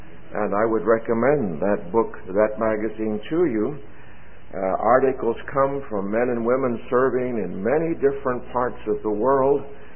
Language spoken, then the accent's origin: English; Dominican Republic; As you know, we come from the Dominican Republic